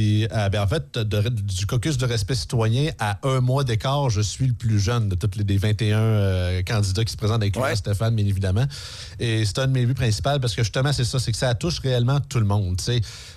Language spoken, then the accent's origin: French; Montmagny, Quebec, Canada; now in Quebec City, Canada; moi, je suis à Québec depuis environ 2 ans, mais moi, je suis de Montmagny d'origine. C'est ça, je suis pas né à Québec. Par contre, c'est ça, j'habite ici depuis quelques années.